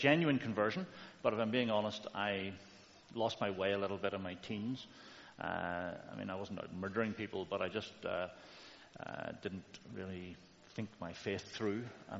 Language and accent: English; Belfast, Northern Ireland, United Kingdom; I was raised in North Belfast, and I'm the youngest of a family of five children. So I have three older brothers and an older sister, and I had the enormous blessing of being raised in a Christian home. And so I came to faith when I was very young.